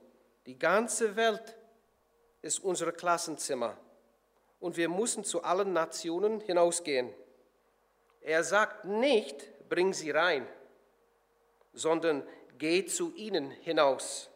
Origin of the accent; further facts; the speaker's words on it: Northern Ireland, United Kingdom; German is a second language; now in Detmold, Germany; Ihr werdet das bestimmt schnell merken von meinem Deutsch, dass ich nicht ein Deutscher bin. Ich komme aus Nordirland. Ich arbeite hier in Detmold